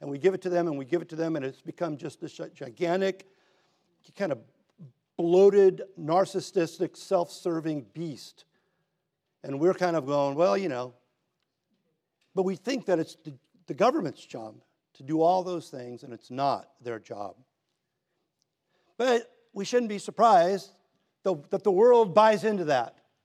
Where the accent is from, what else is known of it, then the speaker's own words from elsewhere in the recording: Hermosa Beach, California, United States; I've grew up in it. I grew up in Hermosa Beach, right?